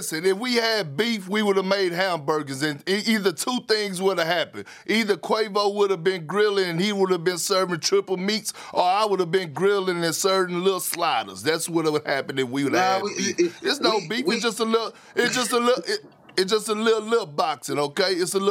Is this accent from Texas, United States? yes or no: yes; Beaumont, Texas, United States; I grew up in Beaumont, Texas